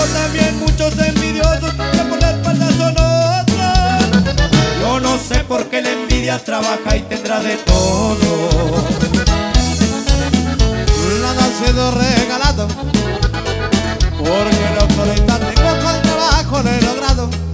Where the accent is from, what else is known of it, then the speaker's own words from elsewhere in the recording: Tamazula, Durango, Mexico; born there; moved away; Nací en un ranchito cerca de Tamazula, Durango.